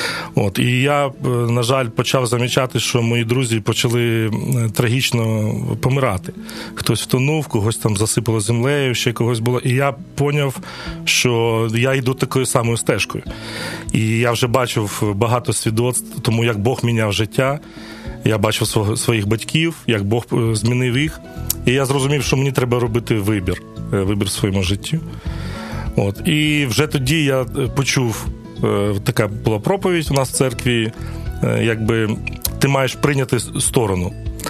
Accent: Kyiv, Ukraine; Народився я в місті Києві. Так сказати, батьки мої народилися тут, і дідусі з бабусями, то я, можна сказати, корінний київлянин. Народився вже давно

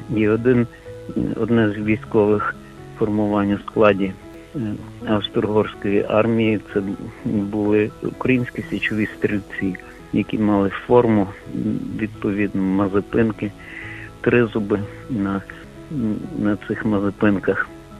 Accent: Lviv, Lviv Oblast, Ukraine; я зі Львова.

